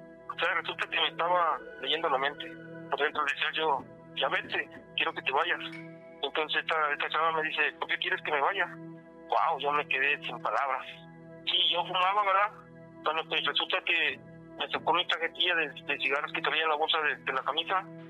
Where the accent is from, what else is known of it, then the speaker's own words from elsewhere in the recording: Morelos, Mexico; yo tengo 45 años. Cuando tenía 20 años estaba yo trabajando, ¿va? Soy de Morelos, ¿verdad? Del estado de Morelos, y nos fuimos a trabajar allá a Tuxtla Gutiérrez, Chiapas.